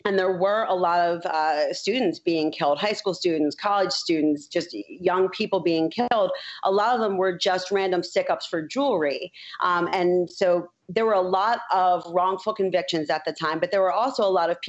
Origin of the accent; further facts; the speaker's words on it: Philadelphia, Pennsylvania, United States; No, not really as a Philadelphian either.